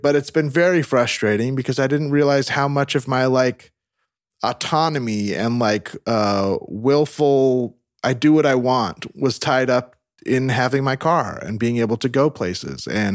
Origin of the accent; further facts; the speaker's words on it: California, United States; I'm from Northern California, and I lived in like a pretty suburban area, you know, kind of track homes and stuff.